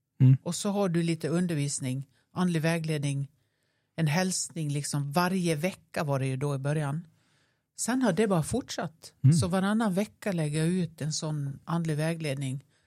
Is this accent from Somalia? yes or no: no; Nås, Dalarna County, Sweden; accent: dalmål; jag är ifrån Nås i Västerdalarna. Detta dalmål avslöjar mig lite.